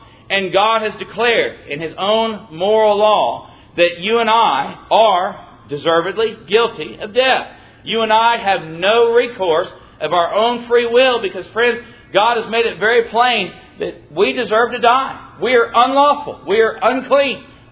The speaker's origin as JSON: {"language": "English", "region": "Mississippi", "country": "United States", "tie": "born or raised there", "said": "So the church that I grew up in South Mississippi, we had a meeting that used to be like y'all's meeting here."}